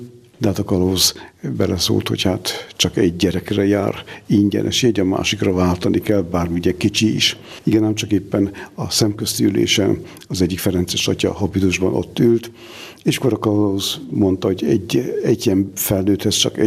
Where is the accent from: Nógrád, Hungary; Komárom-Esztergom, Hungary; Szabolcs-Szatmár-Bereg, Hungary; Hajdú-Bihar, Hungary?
Nógrád, Hungary; Szécsény; also born or lived in Budapest; Fél éves voltam, amikor Újpestről, ahol születtem, onnan Széchenybe költöztek, mert ott kapott édesapám állást.